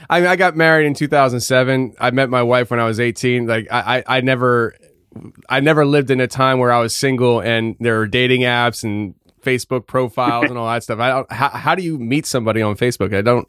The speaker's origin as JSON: {"language": "English", "region": "Pennsylvania", "country": "United States", "tie": "born or raised there", "said": "I grew up in Pennsylvania. I don't know these things."}